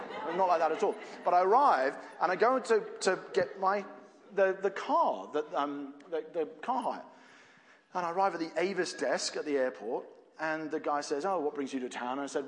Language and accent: English; England, United Kingdom; Maybe it's just being English, but that doesn't happen to me in London.